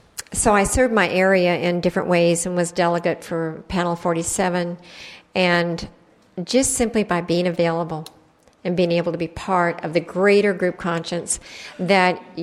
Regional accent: Washington, United States; Now, I come from Washington State, and I forgot to mention that.

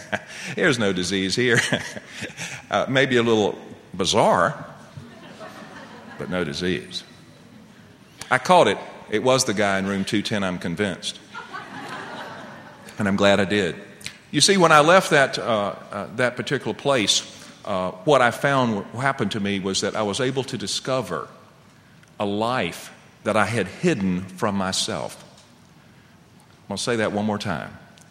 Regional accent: North Carolina, United States; I know we're both from North Carolina.

